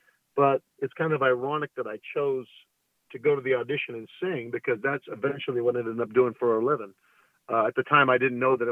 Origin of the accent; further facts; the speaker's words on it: Arcadia, California, United States; Yeah, I grew up in Arcadia, California.